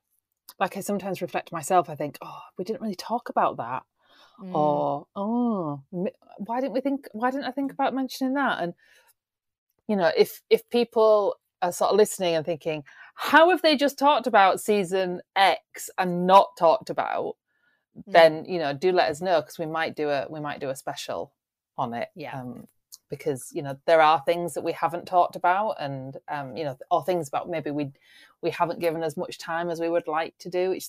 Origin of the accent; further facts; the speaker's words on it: England, United Kingdom; I literally just wrote, the English are bad buggers, and as an English person, I'm allowed to say that.